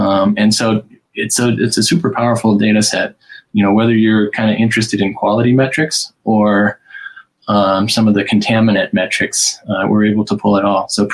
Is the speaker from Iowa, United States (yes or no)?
yes; Iowa, United States; You know, I grew up in the Midwest in Iowa, and my undergraduate degree was in chemical and biochemical engineering.